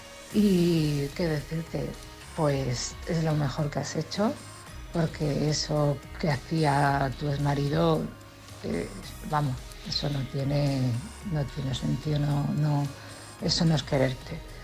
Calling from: Cartagena, Region of Murcia, Spain; de Cartagena.

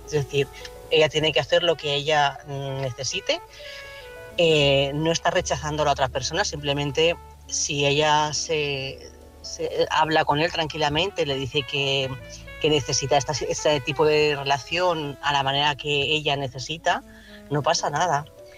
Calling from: Valencia, Valencian Community, Spain; Soy corresponsal de Valencia

